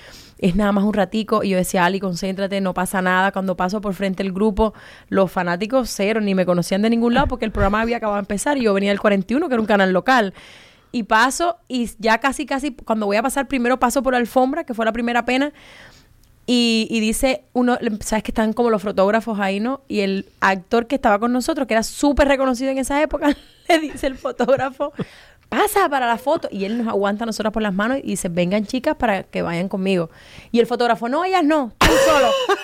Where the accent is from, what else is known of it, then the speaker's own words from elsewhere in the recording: Cuba; accent: neutral; Solamente sabían que yo era cubana los del crew de cámara.